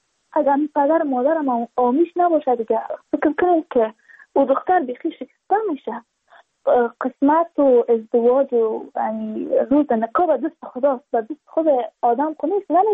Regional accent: Badakhshan, Afghanistan; چون ما از بدخشان هستیم.

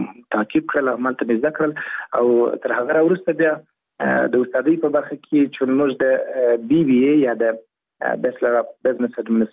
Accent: Nawa, Helmand, Afghanistan; د هلمند ولایت د ناوی ولسوالۍ يم، په هلمند کې زیږیدلی يم او لومړنی زده کړې مې د شوندې د کریم په هلمند کې کړی.

